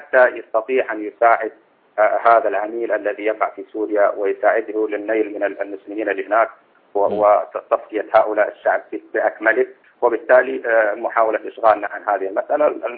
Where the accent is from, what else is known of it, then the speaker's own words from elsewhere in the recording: Saudi Arabia; أنا مواطن سعودي ويهمني وطني في الدرجة الأولى